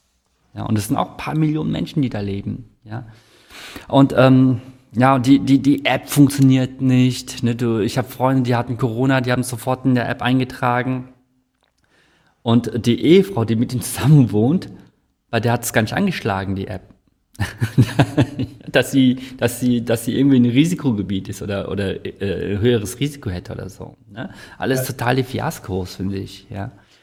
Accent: South Korea; now in Germany; Ich bin ja auch Koreaner und ich sehe halt, wie in Korea das gemanagt wird

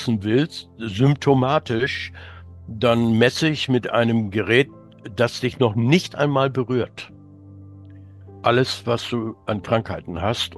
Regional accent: Hamburg, Germany; born there; ich bin in Hamburg geboren.

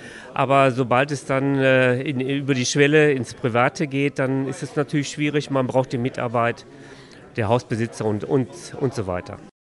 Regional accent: Gelsenkirchen, North Rhine-Westphalia, Germany; Ich komme aus dem Horster Süden, direkt am neuen IGA-Gelände.

